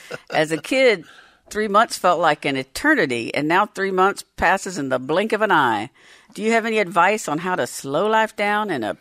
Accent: the South, United States; I remember because I was raised in the South.

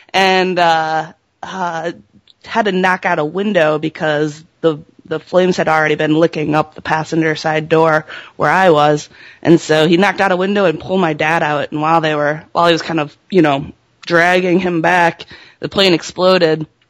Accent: Toledo, Ohio, United States; So we went up in Toledo, which is my hometown

